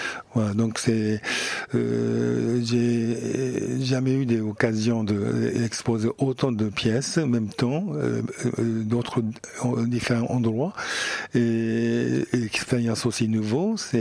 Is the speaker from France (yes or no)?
no; Niigata, Japan; born there; French is a second language; Je suis né à la ville qui s'appelle Niigata. C'est où je suis né, c'est à 30 km de la mer et 10 km, 20 km de la montagne. Donc je suis né entre la mer et la montagne.